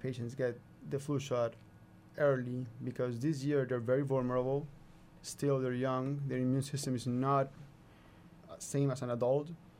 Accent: Colombia; You know, I come from Colombia, where vaccination is still a problem and these diseases still happen.

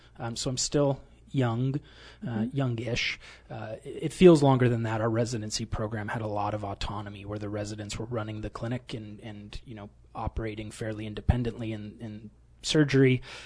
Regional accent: United States; I grew up in the Tri-Cities, so this is kind of coming back and being much, much closer to home after residency, which was in Fort Worth, Texas.

